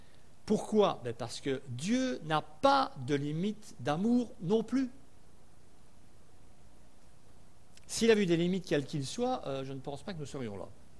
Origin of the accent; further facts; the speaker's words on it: Belgium; nous sommes Belges, on aime les Belges